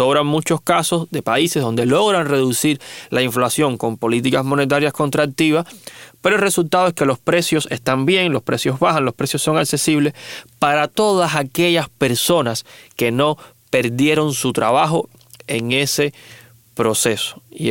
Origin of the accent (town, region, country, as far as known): Cuba